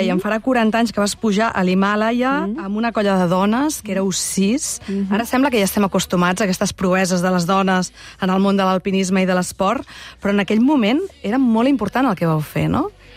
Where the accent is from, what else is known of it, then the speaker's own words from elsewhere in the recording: Tarragona, Catalonia, Spain; En aquell moment, per exemple, jo sóc de Tarragona.